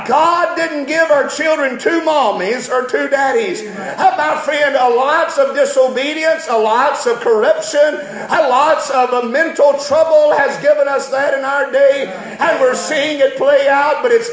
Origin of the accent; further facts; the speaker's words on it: Georgia, United States; Me growing up in the West Georgia, around where this place all of my life, under the influence of churches and preachers and pastors and the Bible.